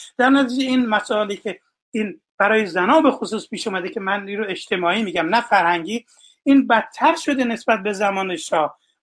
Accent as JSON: {"language": "Persian", "country": "Iran", "moved": "yes", "lives_now": "United States", "said": "من ایرانی هستم که من از زمان خیلی وقت پیش اومدم ایران، از ایران اومدم آمریکا"}